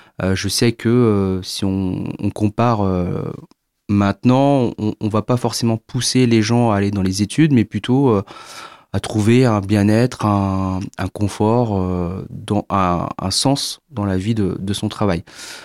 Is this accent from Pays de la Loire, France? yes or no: no; Beauvais, Hauts-de-France, France; je suis originaire de l'Oise, donc à Beauvais, donc connu pour son aéroport Ryanair quand on n'habite pas très loin de Paris. Et puis, ça fait 4 ans que j'habite en Bretagne.